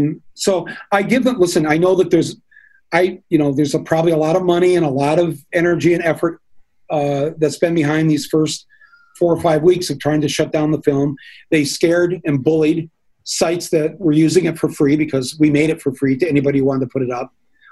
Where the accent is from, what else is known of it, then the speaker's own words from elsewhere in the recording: Flint, Michigan, United States; Again, did I say we're from Flint?